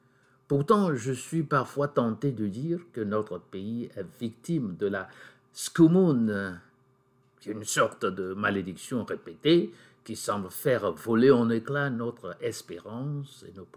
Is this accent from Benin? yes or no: yes; Benin; le ton monte gravement chez nous au Bénin.